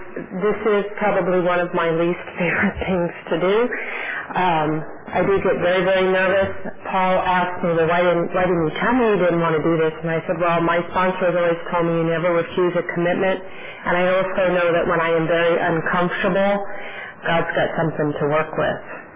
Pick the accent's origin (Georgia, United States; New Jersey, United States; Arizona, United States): Arizona, United States; Yuma; I was born and raised in Arizona. Yuma, Arizona, if you don't know where that is, it sits on the border of California and Mexico